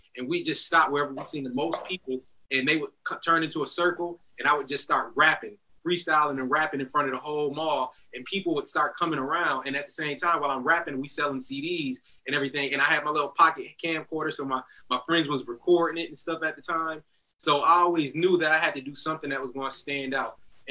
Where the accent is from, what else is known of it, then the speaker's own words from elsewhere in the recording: Buffalo, New York, United States; growing up in Buffalo, New York, Niagara Falls was right across the Peace Bridge, Canada, and everything like that.